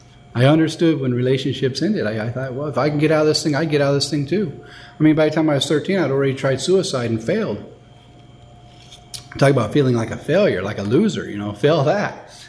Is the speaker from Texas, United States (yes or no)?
no; Ontario, California, United States; I grew up in Ontario, but she'd take us out to San Bernardino